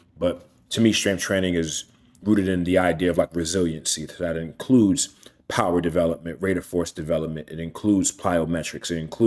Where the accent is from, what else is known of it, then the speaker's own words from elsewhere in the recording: Coney Island, New York, United States; Mind you, as a kid, you know, growing up in Coney Island, I probably never saw north of Harlem.